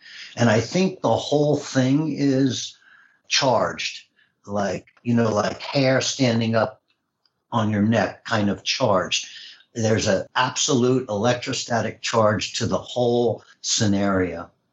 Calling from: Houston, Texas, United States; I'm calling from Houston, Texas, correct.

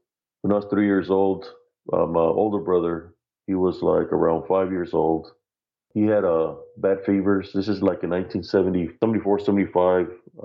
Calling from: Temple, Texas, United States; Yes, sir. I'm calling from Temple, Texas.

